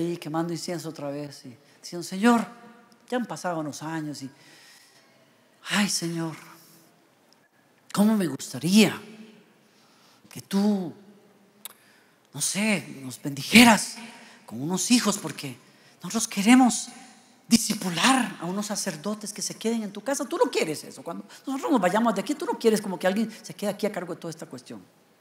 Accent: Costa Rica; Esos hoyos que hay en Costa Rica, por ejemplo, en mi país. Aquí no, pero en Costa Rica muchos hoyos.

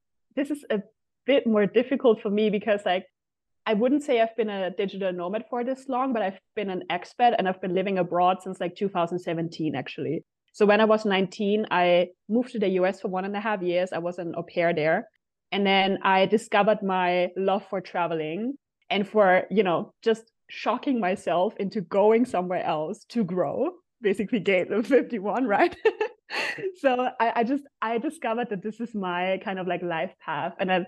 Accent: Austria; English is a second language; So I'm from Austria. And currently I'm also at my family's place here in Austria

